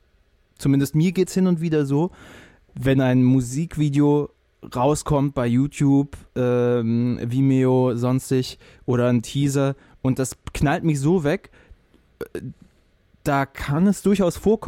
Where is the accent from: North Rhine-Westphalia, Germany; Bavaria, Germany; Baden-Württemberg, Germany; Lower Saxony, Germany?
Baden-Württemberg, Germany; Stuttgart; Nee, ich war ja aus Stuttgart.